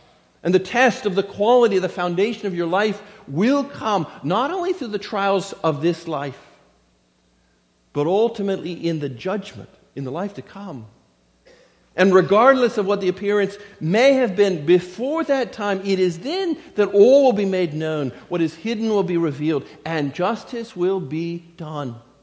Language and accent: English; Florida, United States; As many of you know, I grew up in Florida